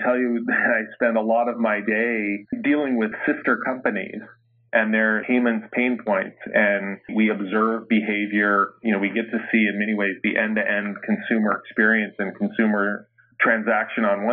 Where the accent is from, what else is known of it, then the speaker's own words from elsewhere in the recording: United States; and I'm an American, so, you know, doing business in the developing world was new for me as well.